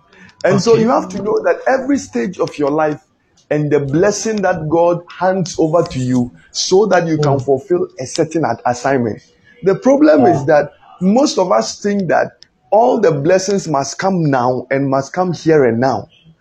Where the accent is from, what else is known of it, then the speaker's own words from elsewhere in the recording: Ghana; born there; Even if you dash it to me, I won't take it. Because I know why I was born in Ghana.